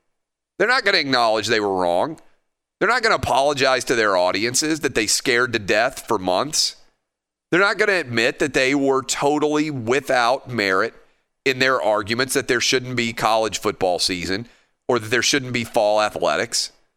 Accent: Nashville, Tennessee, United States; I'm going to the game between the Titans and the Browns on Sunday here in my hometown of Nashville.

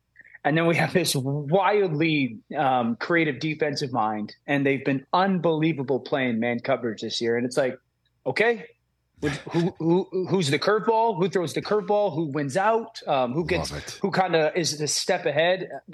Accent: Connecticut, United States; I grew up in Connecticut, so we grew up on ESPN here.

